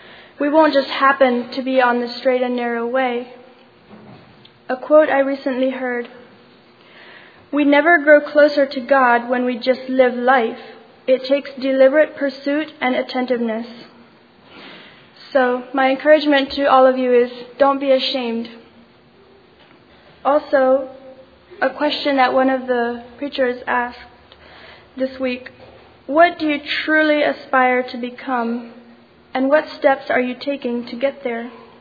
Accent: Mexico; from Mexico

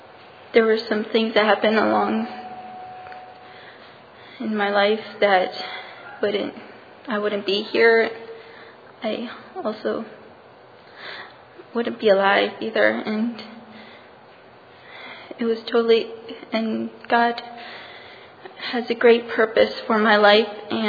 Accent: Maryland, United States; from Maryland, and I've learned a lot from Bible school

